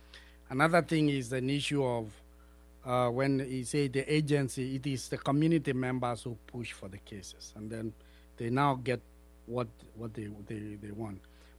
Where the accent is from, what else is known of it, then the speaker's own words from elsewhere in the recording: Kenya; from Kenya, from the Ogier community.